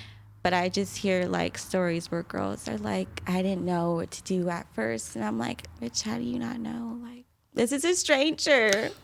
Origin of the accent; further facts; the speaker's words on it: San Diego, California, United States; I was walking, because this was in San Diego. I grew up in San Diego.